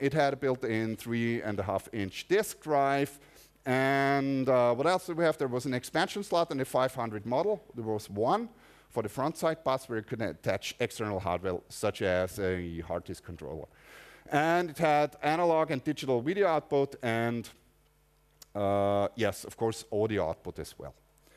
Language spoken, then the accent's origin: English; Austria; So it's everything German. I'm from Austria.